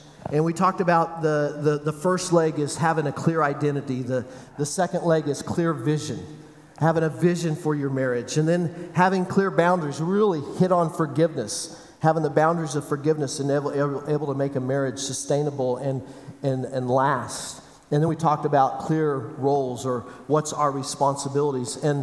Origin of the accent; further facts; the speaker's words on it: Kansas, United States; also born or lived in California; Heather and I grew up in Kansas. We'd lived in California for 15 years. But we'd grown up here.